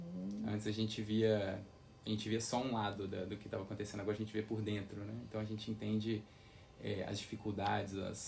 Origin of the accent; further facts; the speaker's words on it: Belo Horizonte, Minas Gerais, Brazil; eu sou natural aqui de Belo Horizonte mesmo, né? Uhum. E eu, durante a minha vida escolar, eu me formei em uma escola particular aqui de Belo Horizonte. Fiz a minha vida escolar toda, dos 4 aos 17 anos nessa mesma escola.